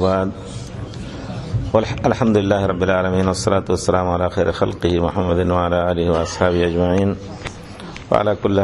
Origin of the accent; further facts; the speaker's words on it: India; أحبنا بمجرد ما عرفنا أننا جينا من الهند